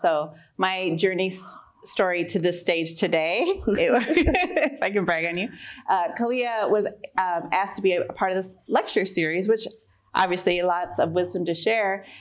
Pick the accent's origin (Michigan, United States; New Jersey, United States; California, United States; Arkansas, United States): Michigan, United States; now in Grand Rapids, United States; I'm here from Grand Rapids, originally from the Lakeshore, moved here for Grand Valley.